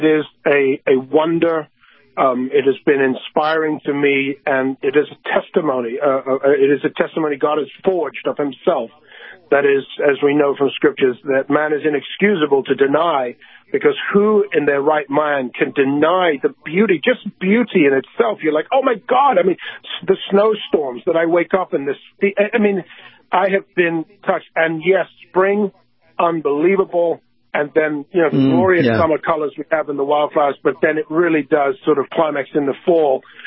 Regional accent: Andalusia, Spain; also born or lived in London, England; I was born in London, and my parents, at a tender age of two, me being two, that is, they moved to southern Spain

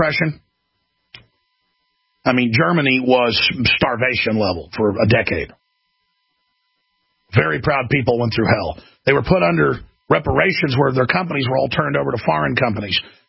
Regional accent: Wales, United Kingdom; I'm Welsh. I've got a lot of blood from England on both sides of the family.

